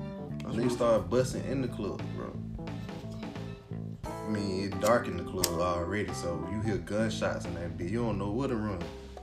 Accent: Georgia, United States; Yeah, I'm from Georgia, man. Born and raised. Shout out to 229, you know what I'm saying? That's our area code. South Georgia.

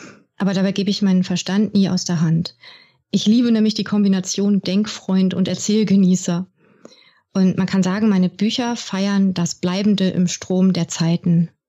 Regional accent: Bremerhaven, Bremen, Germany; born there; Ich bin in Bremerhaven geboren, also quasi an der Nordseeküste.

